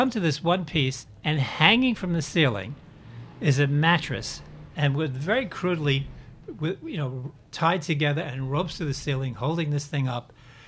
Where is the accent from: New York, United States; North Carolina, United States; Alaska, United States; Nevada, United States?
New York, United States; Long Island City; In Long Island City. I even went to PS1.